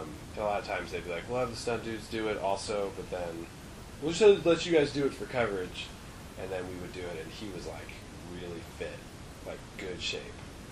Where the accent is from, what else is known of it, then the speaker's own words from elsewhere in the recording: Berkeley, California, United States; I'm from Berkeley, California. It's kind of a California vibe.